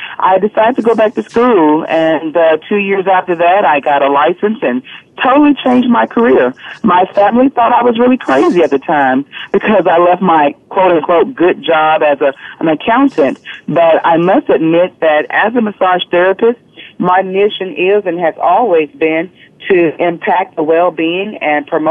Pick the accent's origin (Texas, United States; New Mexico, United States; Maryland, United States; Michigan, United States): Texas, United States; Houston; I'm from Houston, Texas in the United States.